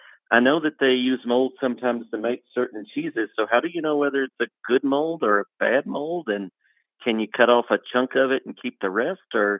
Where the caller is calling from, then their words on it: Texas, United States; I'm calling from Texas.